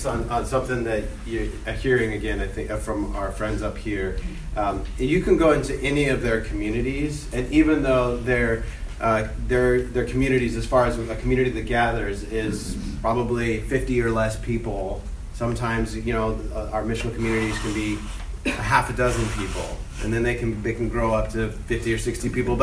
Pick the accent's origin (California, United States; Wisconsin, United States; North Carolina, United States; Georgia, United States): California, United States; I'm from Southern California. I like my oranges.